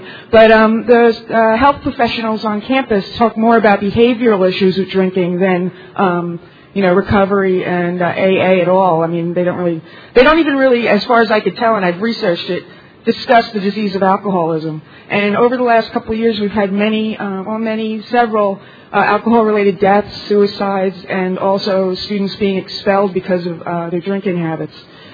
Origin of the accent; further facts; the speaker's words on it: Ithaca, New York, United States; I'm an alcoholic from Ithaca, New York.